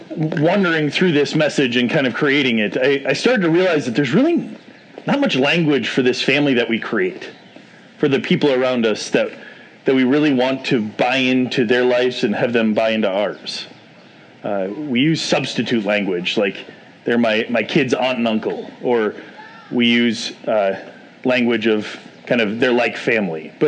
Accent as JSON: {"language": "English", "town": "Boston", "region": "Massachusetts", "country": "United States", "tie": "born or raised there", "accent": "Boston", "said": "And I grew up in Boston, Massachusetts. And so when Coach Cawthorn would yell at you, it would be the only time you'd slip into a Boston accent."}